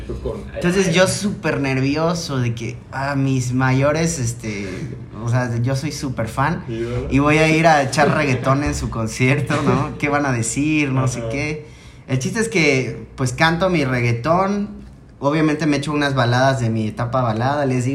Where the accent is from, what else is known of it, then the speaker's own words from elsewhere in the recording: Chiapas, Mexico; O sea, esas experiencias siendo chiapaneco, cantar en otros estados